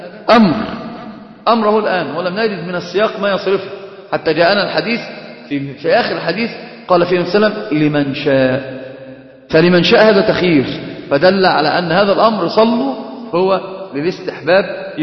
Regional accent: Egypt; حتى تجد المثل عندنا في مصر في كثير من العادات والتقاليد

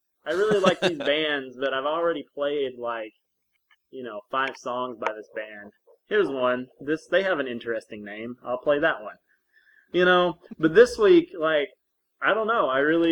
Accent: the South, United States; From Michigan. I'm from the South.

